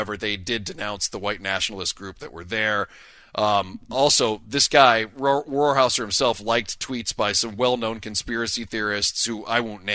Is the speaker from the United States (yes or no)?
yes; the South, United States; as someone growing up in the South